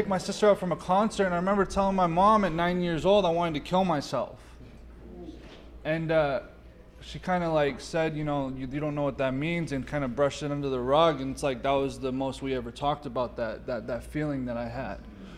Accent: Eloy, Arizona, United States; My mom lived in Casa Grande, and I grew up in Eloy a little bit, and I came back here.

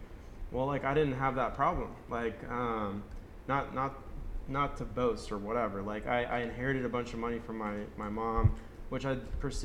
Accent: California, United States; moved away as an adult; also born or lived in upstate New York; And so I moved from Southern California to upstate New York. I went to this Ivy League university and was getting straight A's.

